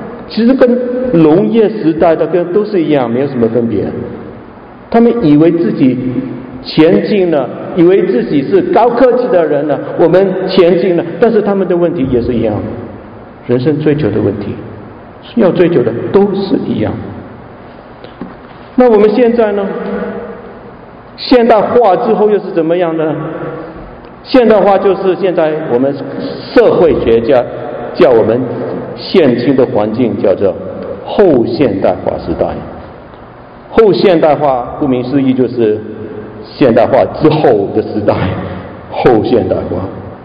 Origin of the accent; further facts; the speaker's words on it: Hong Kong; born there; 我在香港出世，我在香港的时候我们有个字叫做摩登